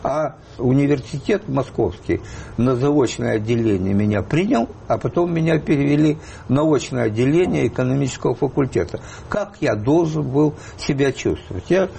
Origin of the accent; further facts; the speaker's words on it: Odesa, Odesa Oblast, Ukraine; accent: Odessa; moved away; ощущение, что наконец я вырвался из Одессы, которая относится к 60-му году